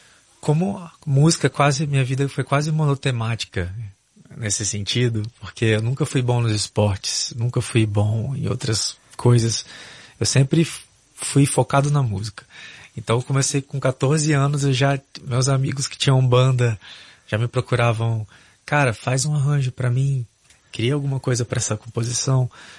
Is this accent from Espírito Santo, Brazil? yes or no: yes; Vitória, Espírito Santo, Brazil; Eu nasci em Vitória, Espírito Santo.